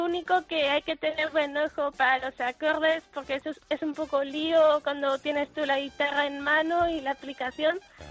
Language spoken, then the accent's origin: Spanish; Murcia, Region of Murcia, Spain; soy de Murcia.